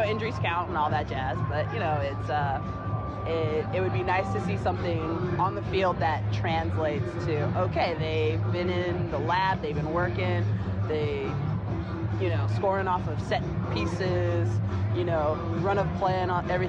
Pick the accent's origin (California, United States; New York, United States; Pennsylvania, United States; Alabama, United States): California, United States; Walnut; I am from Walnut, California.